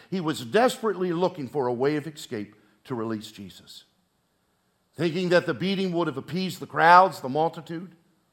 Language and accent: English; Baltimore, Maryland, United States; I'm born and raised in Baltimore.